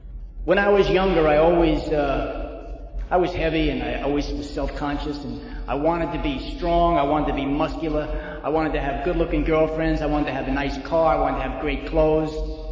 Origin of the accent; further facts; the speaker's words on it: Queens, New York, United States; born there; You see, I was born in Glendale, Queens. I never let anybody know that, especially overseas.